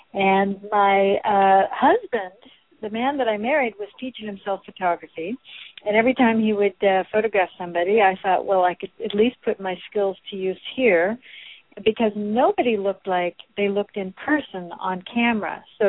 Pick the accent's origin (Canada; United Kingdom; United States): United States; California; also born or lived in Seattle, United States; I was born in Seattle, Washington. I grew up in Northern California during the 60s, so it was all about Twiggy and fashion and all of that at the beginning